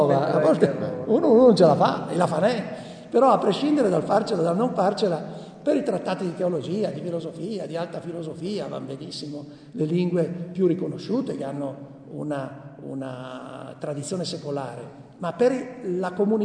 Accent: Pancalieri, Piedmont, Italy; Io vengo da Pancalieri

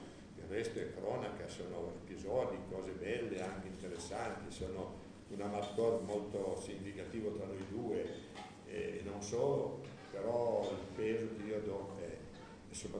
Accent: Turin, Piedmont, Italy; now in Rivoli, Italy; io sono torinese di Barriera di Milano, quindi non mi hanno detto questo, però sono residente in questo momento a Rivoli

